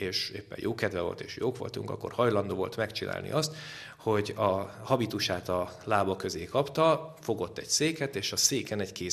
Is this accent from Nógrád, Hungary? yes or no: yes; Drégelypalánk, Nógrád, Hungary; Palóc gyerek vagyok. Drégei-palánki származású, és hát...